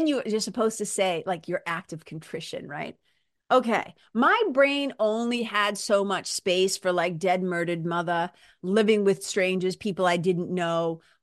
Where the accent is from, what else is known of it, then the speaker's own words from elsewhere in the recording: Lawrence, Massachusetts, United States; also born or lived in Boston; Like, I'm a kid from Massachusetts, from like Lawrence, Mass, and Boston, Mass.